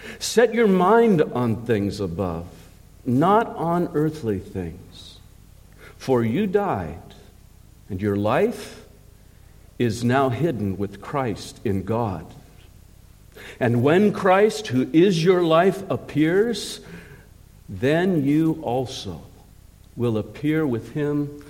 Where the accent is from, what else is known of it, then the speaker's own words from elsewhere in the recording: Hollywood, California, United States; born there; although I was born in Hollywood